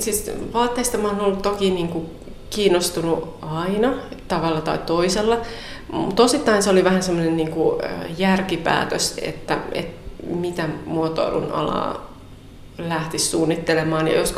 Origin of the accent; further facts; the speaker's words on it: Helsinki, Uusimaa, Finland; born there; no mä oon syntynyt Helsingissä Helsingissä että Vantaalla.